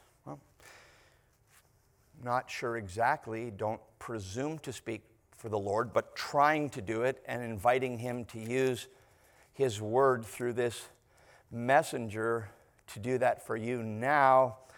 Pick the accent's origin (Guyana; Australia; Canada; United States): Canada; And I grew up in Canada.